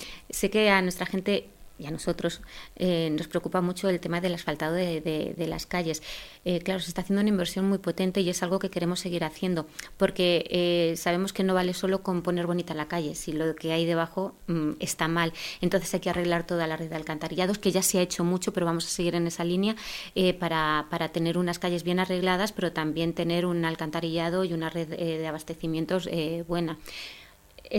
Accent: Belmonte, Spain; porque yo ante todo me siento belmonteña, ya a mí me duele mi pueblo.

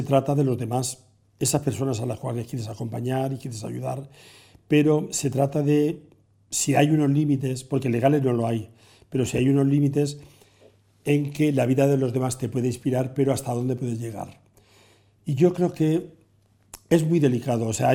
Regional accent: Calzada de Calatrava, Castilla-La Mancha, Spain; en el pueblo, en mi pueblo, en Calzada de Calatrava.

